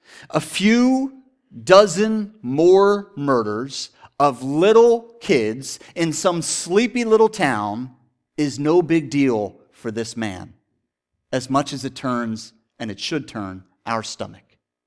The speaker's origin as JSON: {"language": "English", "region": "Pennsylvania", "country": "United States", "said": "Now, if this was me in Pennsylvania, Pennsylvania is a huge state."}